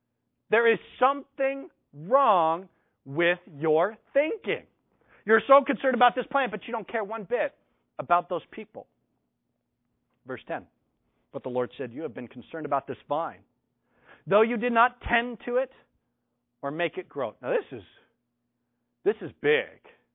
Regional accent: United States; This really reminded me of growing up in America during the height of the Cold War.

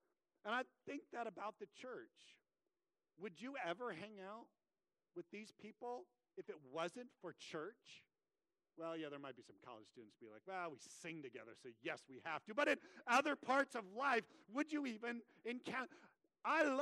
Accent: Vacaville, California, United States; I grew up in the church. And there's been many a times I've gone back to my hometown, Bethany Lutheran Church in Vacaville

